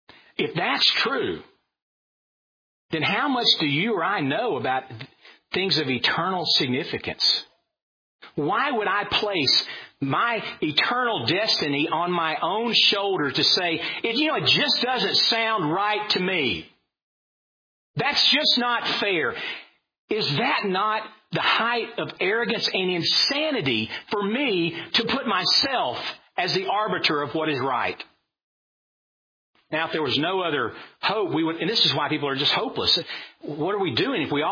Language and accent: English; Georgia, United States; born there; I'm 24 years old. I was born in Georgia.